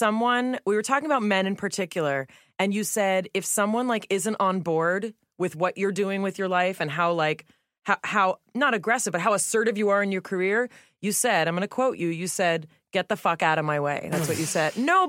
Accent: Los Angeles, California, United States; I grew up in the Melrose Fairfax area here in L.A.

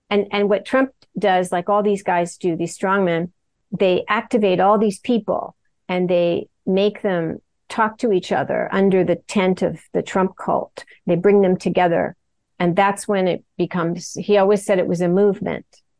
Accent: United States; I'm American, but, because of what I study.

